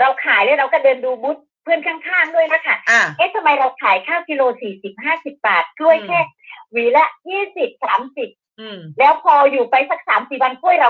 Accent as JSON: {"language": "Thai", "region": "Isan", "country": "Thailand", "said": "เราคนภาคอีสานนะคะไม่ใช่คนขี้เกียจเราไม่ได้อยากจากถิ่นไม่ได้อยากจากบ้านที่จะไปอยู่ที่กรุงเทพจริงๆนะคะ"}